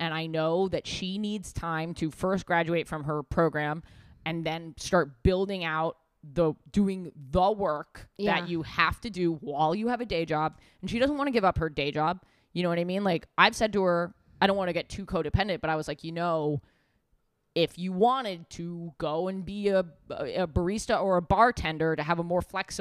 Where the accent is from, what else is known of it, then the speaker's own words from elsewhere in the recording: New York City, New York, United States; but I grew up in New York City.